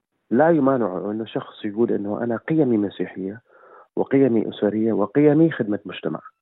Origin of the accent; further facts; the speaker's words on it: Iraq; فأنا بكل صراحة أقولها أنه أنا جاي من العراق بلد الحضارات، أنا شخص يعني لدي المبادئ المسيحية